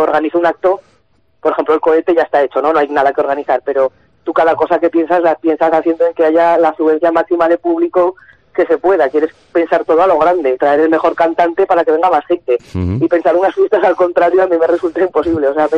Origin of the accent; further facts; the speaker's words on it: Tudela, Navarre, Spain; somos tudelanos, navarros y españoles